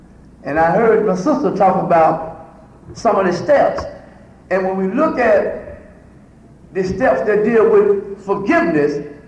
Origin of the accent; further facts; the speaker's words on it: Alabama, United States; now in Washington, United States; I'm from Alabama, and I now live in D.C.